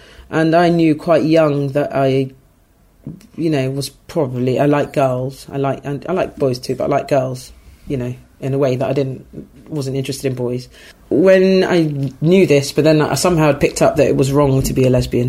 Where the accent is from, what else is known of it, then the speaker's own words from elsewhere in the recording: Ghana; I was brought up in a Christian household and I went to a school. I grew up in Ghana, which is a West African country, which is very Christian.